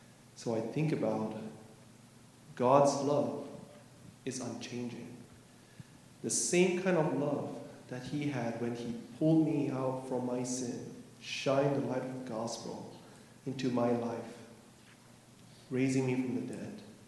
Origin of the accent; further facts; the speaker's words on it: Malaysia; English is a second language; now in United States; So if you guys don't know, I'm from Malaysia. I came to the States 10 years ago.